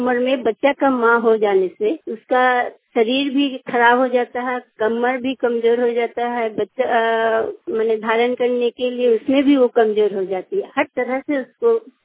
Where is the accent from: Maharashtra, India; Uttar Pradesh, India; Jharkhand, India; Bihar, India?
Jharkhand, India; Digha; मेरा गांव का नाम दीघा है, ब्लॉक है घाटशिला।